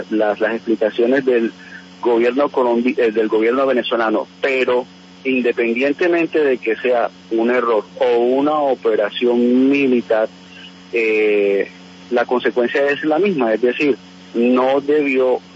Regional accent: Colombia; nosotros colombianos

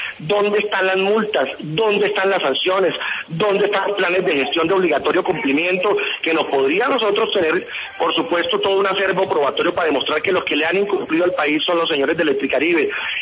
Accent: Cereté, Córdoba, Colombia; en Cereté, el municipio de donde yo vengo, en el departamento de Córdoba

